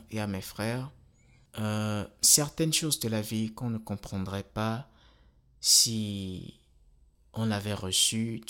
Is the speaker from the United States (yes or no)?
no; Benin; born there; Je suis né au Bénin, pays dont j'endosse fièrement la nationalité, en ajout à la nationalité américaine que j'ai obtenue il y a quelques années. J'entre à peine dans ma trentaine, je suis mari et père.